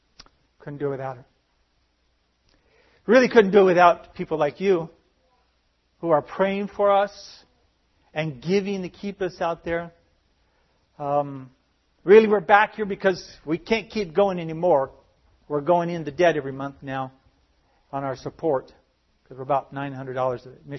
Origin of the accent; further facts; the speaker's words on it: California, United States; A little bit of Spanish, but not much. I know, I was raised in California. I should know it.